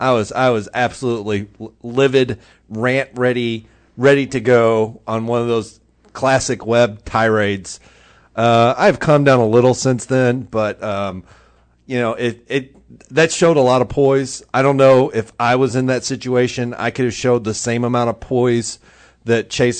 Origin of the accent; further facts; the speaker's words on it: Michigan, United States; I mean, I know I came from Michigan. I went to Toledo Speedway, which is a half mile track. I went to Flat Rock. It was a quarter mile track.